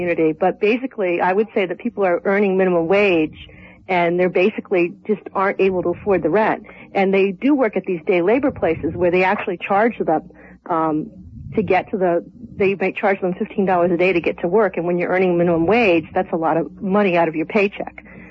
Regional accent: Rhode Island, United States; I'm from Rhode Island.

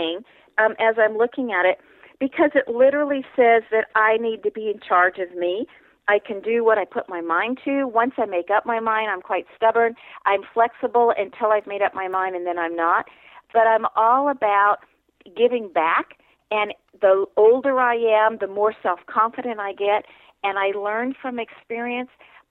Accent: Texas, United States; Good old Matthew McConaughey is from my home state, so I'm always happy to talk about somebody from Texas.

